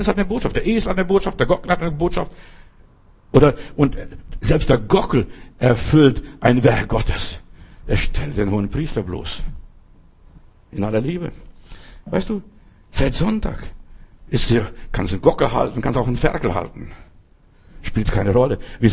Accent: Bavaria, Germany; Ich bin in Bayern groß geworden.

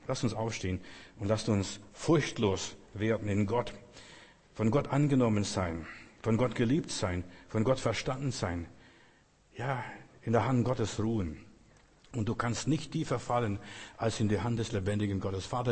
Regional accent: Russia; Ich bin mal im Leichenhaus bei uns in Russland mal eingebrochen

